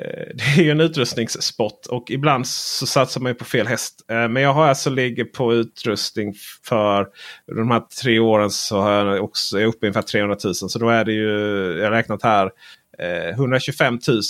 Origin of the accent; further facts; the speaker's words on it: Sweden; Det visste jag ju, vi är ju från Sverige liksom